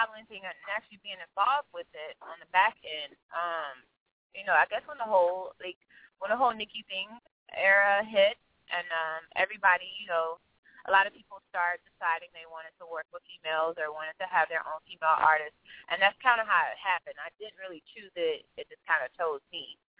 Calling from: Atlanta, Georgia, United States; I'm actually calling from Atlanta. Well, actually, I'm on my way out of Atlanta because this horrible

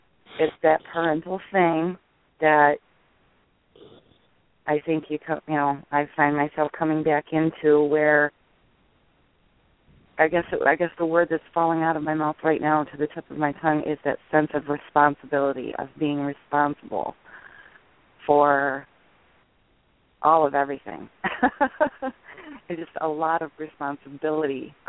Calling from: Indiana, United States; from Indiana.

